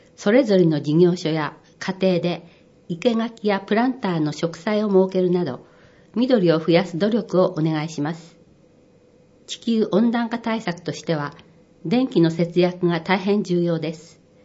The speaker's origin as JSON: {"language": "Japanese", "town": "Tsukubamirai", "region": "Ibaraki", "country": "Japan", "tie": "born or raised there", "said": "私は生まれ育ったこのつくばみらい市の自然を次世代の子どもたちにも自慢にしてほしいのです"}